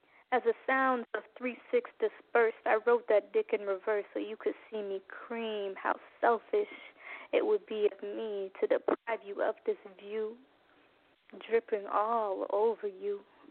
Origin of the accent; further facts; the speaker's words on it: Jamaica; now in Canada; I am a spoken word artist, and I'm a Jamaican that resides in Canada.